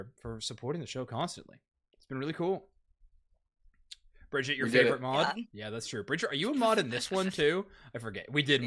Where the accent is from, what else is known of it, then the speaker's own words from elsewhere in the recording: Canada; now in United States; I do live in the States, but I am Canadian. Got the old green card.